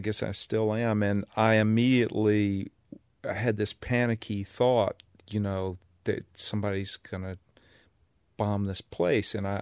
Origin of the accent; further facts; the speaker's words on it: the South, United States; I've always had a little chip on my shoulder about the fact that I'm from the South.